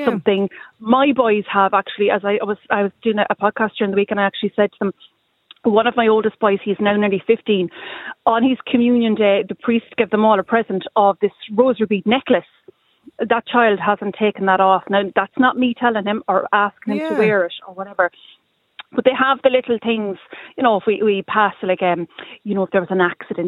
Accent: Munster, Ireland; I'm originally from Kerry, so if we go home to Kerry, we go to Mass when I'm in Kerry

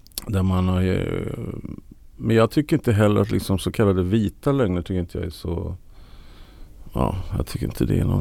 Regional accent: Sweden; Ja, jag är ju svensk för 17. Det är ju vår nationalsport.

